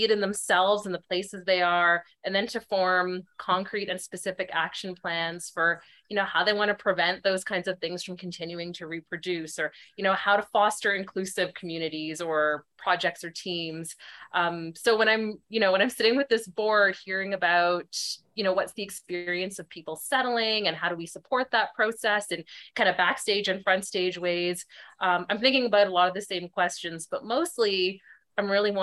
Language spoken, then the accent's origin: English; Ottawa, Ontario, Canada; also born or lived in Regina, Saskatchewan; So I was born in Regina, Saskatchewan. I grew up in Ottawa.